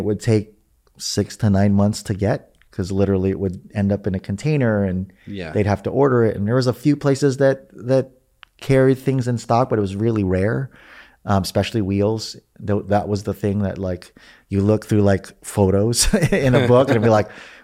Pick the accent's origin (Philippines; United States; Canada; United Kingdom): Philippines; moved away; You know, I didn't grow up with a whole lot. I immigrated from the Philippines.